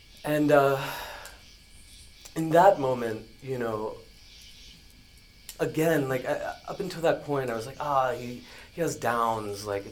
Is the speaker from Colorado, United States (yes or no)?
no; Pennsylvania, United States; My dad was a special ed teacher at the local high school where I grew up in Pennsylvania.